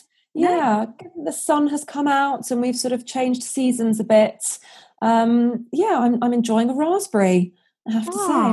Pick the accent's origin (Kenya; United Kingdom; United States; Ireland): United Kingdom; London; now in St Albans, United Kingdom; I grew up in London, born and bred Londoner. And then a few years ago, we decided to head out of the big smoke and get a bit more country air and a bit more space for our little kids.